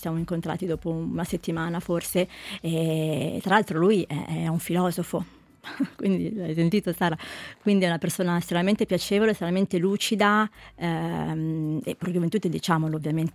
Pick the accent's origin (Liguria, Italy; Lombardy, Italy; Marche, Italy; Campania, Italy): Lombardy, Italy; Milan; sono milanese di origini eritree, italo-eritrea mi definisco.